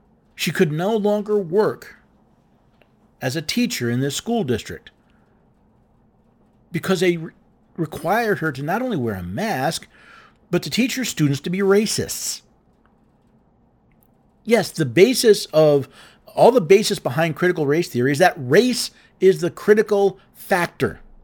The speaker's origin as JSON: {"language": "English", "town": "New York City", "region": "New York", "country": "United States", "tie": "born or raised there", "said": "I was born in Lower Manhattan. I spent the first 11 years of my life living in a neighborhood that was 49% Black, 49% Puerto Rican, 2% everything else."}